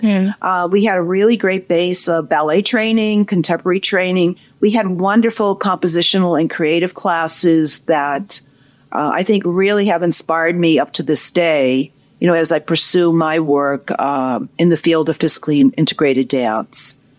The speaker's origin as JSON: {"language": "English", "town": "Worcester", "region": "Massachusetts", "country": "United States", "tie": "born or raised there", "said": "student in Worcester, Massachusetts, I used to attend several of the conservatory performances. And my hometown teacher would invite her classes to go with her to view the performances."}